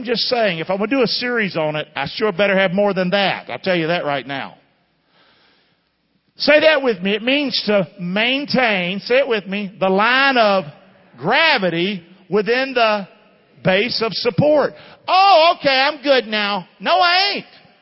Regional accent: Rockingham, North Carolina, United States; I'm from Rockingham, North Carolina, okay?

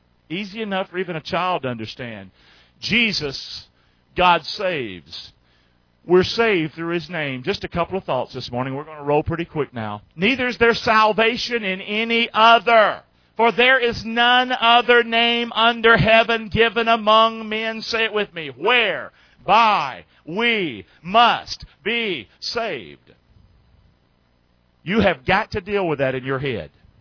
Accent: Rockingham, North Carolina, United States; It's amazing to me that I'm from Rockingham, North Carolina. I speak like a crazy man, talk funny, and yet I can have Canadians right here on the right.

